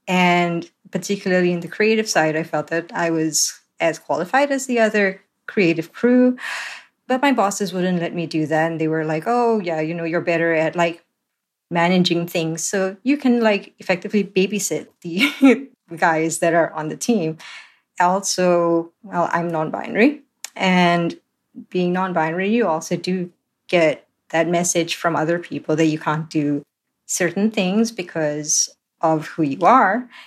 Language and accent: English; Singapore; I'm originally from Singapore